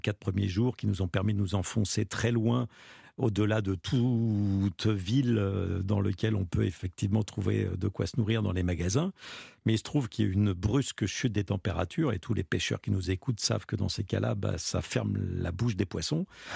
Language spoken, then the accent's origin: French; Centre-Val de Loire, France; ne serait-ce que chez moi en Sologne, de partir des journées entières dans la forêt